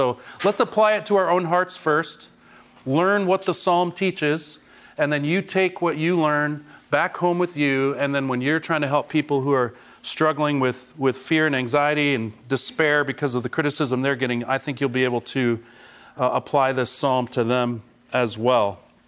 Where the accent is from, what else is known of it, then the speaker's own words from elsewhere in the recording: Washington, United States; I tell people I'm from Washington, and they say, oh, it rains up there a lot. No, it rains in Seattle. It doesn't rain in eastern Washington.